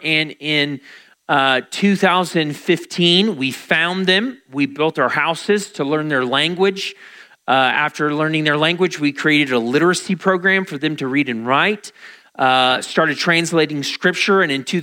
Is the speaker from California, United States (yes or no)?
yes; California, United States; Nevertheless, I take joy in the fact that I'm from California, but now slightly a little jealous.